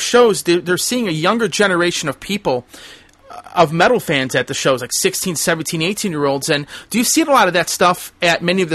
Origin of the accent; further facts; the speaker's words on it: Cleveland, Ohio, United States; you know I'm from Cleveland area